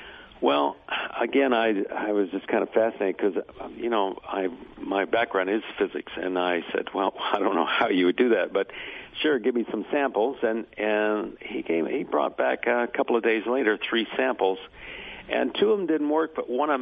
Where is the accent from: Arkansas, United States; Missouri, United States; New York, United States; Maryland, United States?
Missouri, United States; You know, I'm originally from Missouri